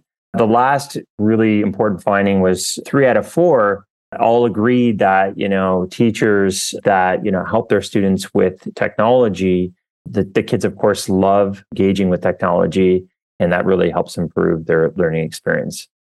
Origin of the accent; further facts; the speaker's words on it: Canada; now in Norway; I head up the Kahoot at School and Home business areas here at Kahoot. Quick background, I'm Canadian, living in Norway now for last 15 years or so